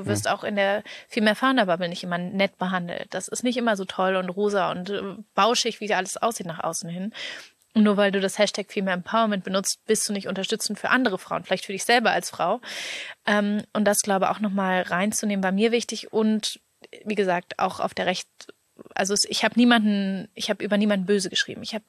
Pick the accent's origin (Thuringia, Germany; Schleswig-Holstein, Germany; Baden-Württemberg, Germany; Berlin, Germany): Berlin, Germany; ich bin wie gesagt gebürtige Berlinerin